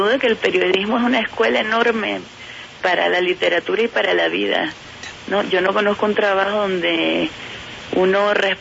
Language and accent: Spanish; Santa Cruz, Bolivia; En mi país hay muy pocas librerías, en mi ciudad, por ejemplo, hay tres.